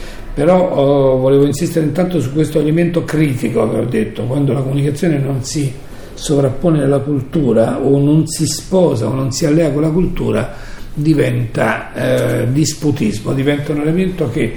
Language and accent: Italian; Abruzzo, Italy; Un titolo che tra l'altro è stato già utilizzato in passato anche da me, da abruzzese.